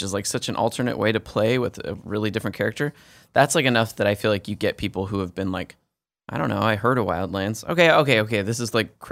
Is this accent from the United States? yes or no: yes; United States; You have to, remember, I'm American.